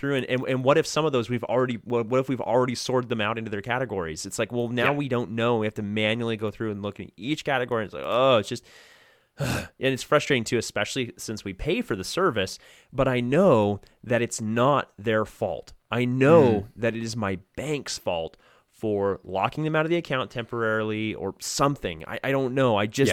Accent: United States; as an American, that sounds like government to me, which means like it's bad.

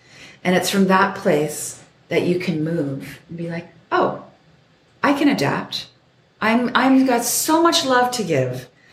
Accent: Vancouver, British Columbia, Canada; you know, I'm from Vancouver

